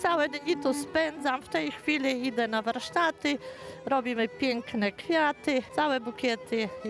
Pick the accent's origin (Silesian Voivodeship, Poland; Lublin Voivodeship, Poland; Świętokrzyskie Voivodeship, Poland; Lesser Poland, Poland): Świętokrzyskie Voivodeship, Poland; Sandomierz; Jestem z Sandomierza.